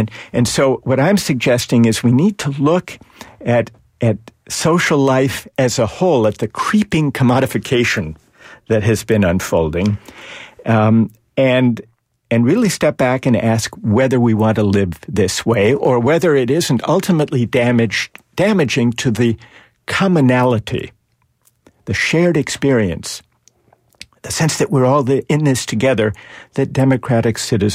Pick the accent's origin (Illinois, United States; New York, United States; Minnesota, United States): Minnesota, United States; When I was a kid, I've always been a baseball fan. I grew up in Minnesota. I'm a Red Sox fan now. I've been here for some years.